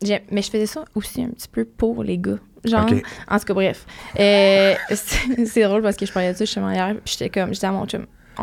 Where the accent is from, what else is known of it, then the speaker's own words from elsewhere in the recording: Saint-Jérôme, Quebec, Canada; Moi, en fait, je suis une fille de Saint-Jérôme. Je viens de Saint-Jérôme.